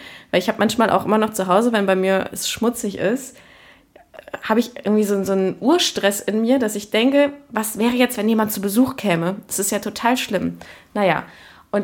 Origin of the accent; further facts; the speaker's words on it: Cologne, North Rhine-Westphalia, Germany; Also ich bin in Köln-Kalk aufgewachsen